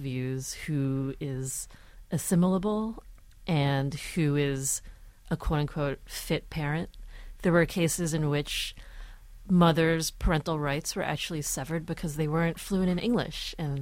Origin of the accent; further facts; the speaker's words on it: New Jersey, United States; My short stories are a lot about growing up in New Jersey and also a lot about Chinese-American families as well.